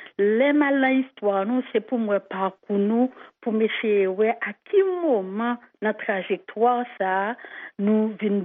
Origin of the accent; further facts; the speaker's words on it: Haiti; moi, en tant qu'haïtienne, comme je suis racine